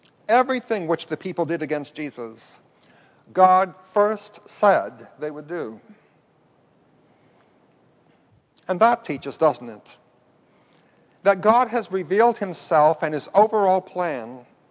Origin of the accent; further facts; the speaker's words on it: Florida, United States; I'm from Florida, and often I think of the hurricanes.